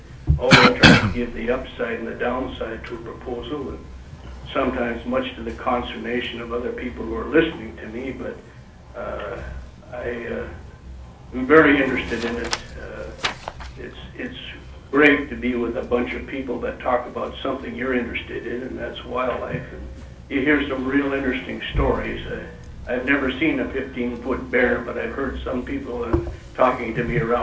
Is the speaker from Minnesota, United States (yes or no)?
yes; Minnesota, United States; now in Sitka, United States; I grew up in northern Minnesota